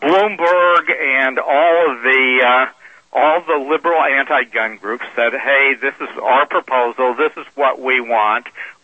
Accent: New Hampshire, United States; in my home state of New Hampshire, my mother, before she passed away, was in my care.

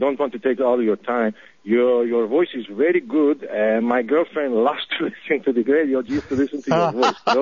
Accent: Ibiza, Balearic Islands, Spain; English is a second language; now in United States; I am from Spain, in Ibiza, mm-hmm. beautiful part of Spain. And I have lived in the United States for 15 years. I am now a citizen of the United States.

